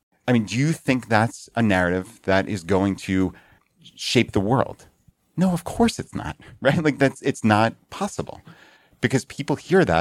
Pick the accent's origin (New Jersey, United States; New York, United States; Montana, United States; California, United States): New York, United States; Long Island; So yeah, I'm from Long Island, so it's great that they could make it out here.